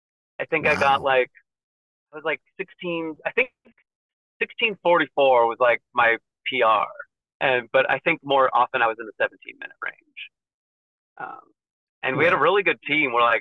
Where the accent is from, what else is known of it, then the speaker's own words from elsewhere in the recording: California, United States; also born or lived in Los Angeles; No, I was born in LA, but I grew up in Orange County.